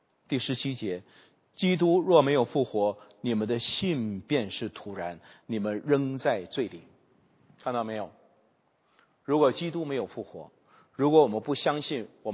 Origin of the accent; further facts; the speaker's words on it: China; 这是我对我的背景，我是中国人